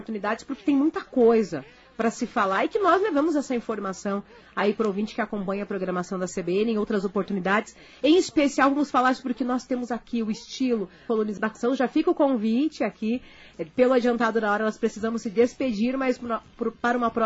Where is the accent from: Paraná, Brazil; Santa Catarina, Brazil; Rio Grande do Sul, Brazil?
Santa Catarina, Brazil; Porto União; born there; eu nasci em Porto União, Britão, mas fui registrado